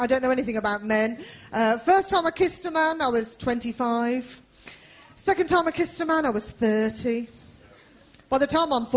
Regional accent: Birmingham, West Midlands, United Kingdom; When I was growing up in Birmingham, I saw graffiti once in big letters.

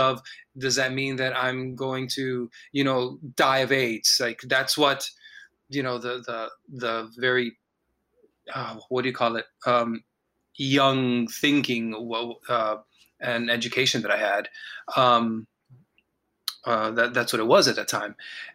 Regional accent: Miami, Florida, United States; I was born in Miami, Florida, and, raised in a community where dealing with the Cuban government in any kind of way or going to Cuba was frownly looked upon

